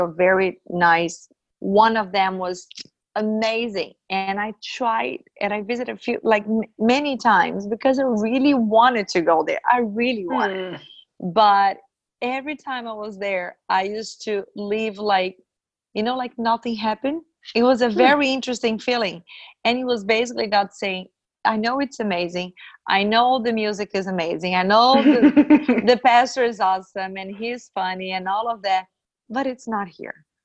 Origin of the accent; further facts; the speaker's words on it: Brazil; English is a second language; moved away as an adult; now in St. John's, Canada; I'm actually originally from Brazil. But I've been living here in Canada for next month will be 7 years. Okay. And I live in Newfoundland. I live just outside St. John's, where is the capital.